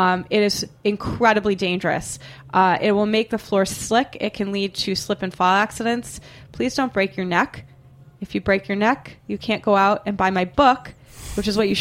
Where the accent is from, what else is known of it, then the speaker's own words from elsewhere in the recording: Boston, Massachusetts, United States; The first is that I'm from Boston. I don't really have the accent, but I am from Boston.